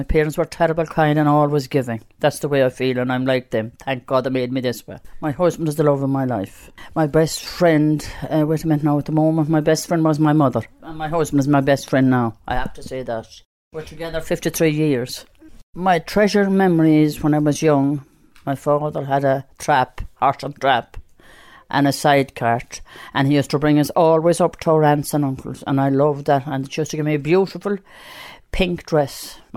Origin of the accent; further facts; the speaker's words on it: Connacht, Ireland; Because I come from Roscommon and we always cut turf